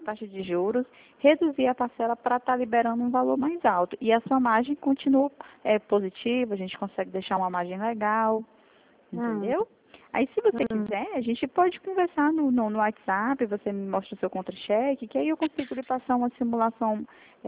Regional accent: Brasília, Federal District, Brazil; Ah, eu sou de Brasília mesmo.

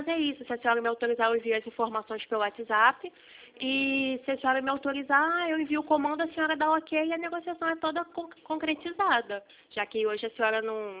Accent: Rio de Janeiro, Brazil; sou do Rio.

